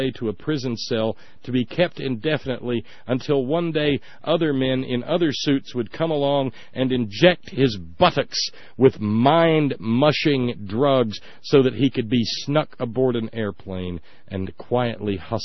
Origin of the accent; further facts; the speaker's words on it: Alabama, United States; I grew up in Alabama, and the Civil War was referred to as the War of Northern Aggression.